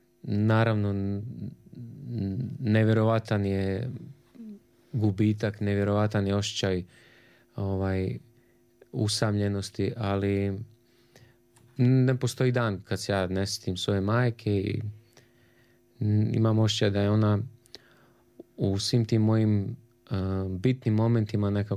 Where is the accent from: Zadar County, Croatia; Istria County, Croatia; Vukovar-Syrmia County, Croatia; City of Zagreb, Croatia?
City of Zagreb, Croatia; Zagreb; now in Banja Luka, Bosnia and Herzegovina; rođen sam u Zagrebu. Evo, krenut ćemo iz početka. 79. godine kao drugo dijete mojih roditelja. Odrastao u Novom Zagrebu na ulicama u kvartu koji se zove Siget.